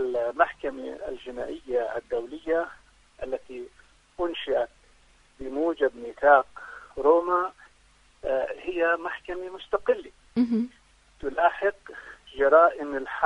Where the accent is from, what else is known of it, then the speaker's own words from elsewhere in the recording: Palestine; وهو ما يدفعنا كفلسطينيين للتصميم على المضي قدما بملاحقة مجرمي الحرب الإسرائيليين